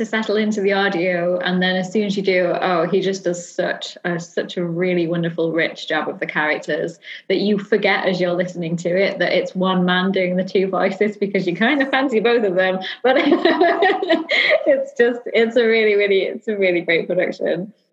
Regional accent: Manchester, North West England, United Kingdom; and I'm from Manchester.

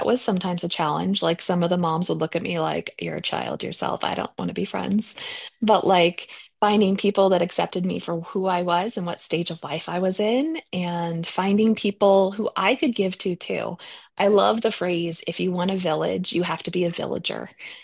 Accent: United States; As an American, I really believe we need better affordable childcare

